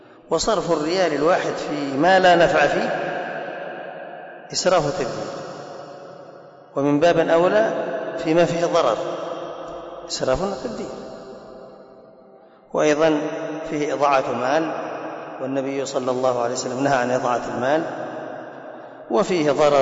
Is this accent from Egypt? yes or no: no; Yemen; حق القات حق القات عندنا في اليمن